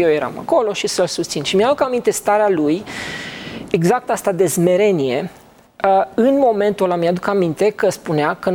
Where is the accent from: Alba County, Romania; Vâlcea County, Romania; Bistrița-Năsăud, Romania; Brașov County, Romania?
Vâlcea County, Romania; Drăgășani; eu sunt dintr-o locație, sunt din Drăgășani, nu sunt din București